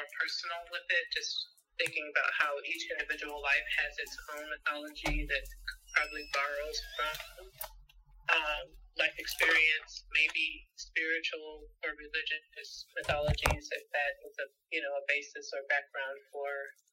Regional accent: Kewanee, Illinois, United States; also born or lived in Los Angeles; now in Chicago, United States; I'm from a little small town in Illinois, Kewanee, Illinois. So I'm not from Chicago, but I've been here for 30 years.

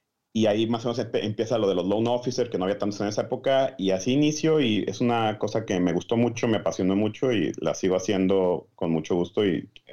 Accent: Mexico; also born or lived in Chicago; now in United States; nací aquí en Estados Unidos, tuve el gusto de nacer aquí en Estados Unidos, en la ciudad de Chicago, Illinois, pero mis papás, también como eran inmigrantes, nos regresamos a México cuando yo era muy, muy pequeño

